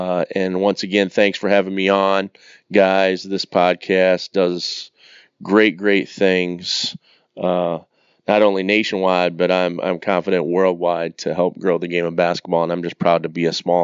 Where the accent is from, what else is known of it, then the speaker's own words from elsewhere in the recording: Cedar Falls, Iowa, United States; I'm from Cedar Falls, Iowa. I played for one of the greatest high school coaches in the history of the state of Iowa